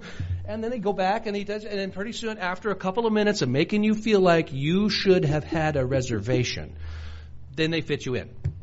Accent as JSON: {"language": "English", "country": "United States", "said": "I, as an American"}